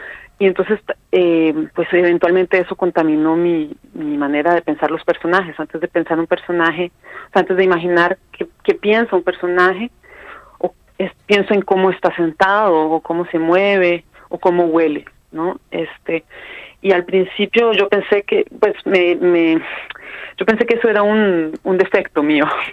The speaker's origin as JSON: {"language": "Spanish", "region": "San José", "country": "Costa Rica", "tie": "born or raised there", "said": "crecí en San José, y es una ciudad que es considerada como una ciudad muy fea, y a mí es la ciudad en la que me descubrí a mí misma"}